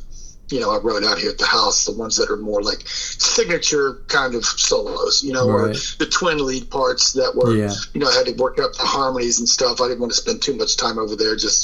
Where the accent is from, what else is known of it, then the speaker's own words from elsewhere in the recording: Columbus, Ohio, United States; Columbus, Ohio area.